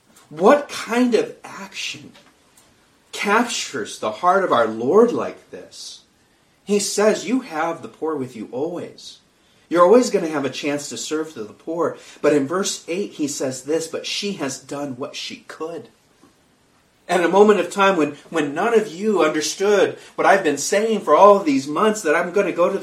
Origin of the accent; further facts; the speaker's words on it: Kenya; I grew up in Kenya and I played cricket as a teenager